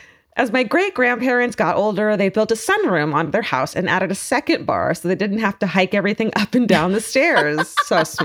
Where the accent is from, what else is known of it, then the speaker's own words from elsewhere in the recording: Green Bay, Wisconsin, United States; I grew up in Green Bay, Wisconsin in the 2000s and was lucky enough to have some badass great grandparents having not one but two bars in their home.